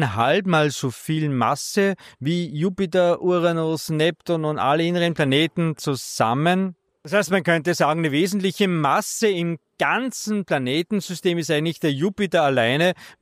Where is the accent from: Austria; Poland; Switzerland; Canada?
Austria; Styria; also der Erzberg bei uns in der Steiermark schaut auch ganz so rötlich aus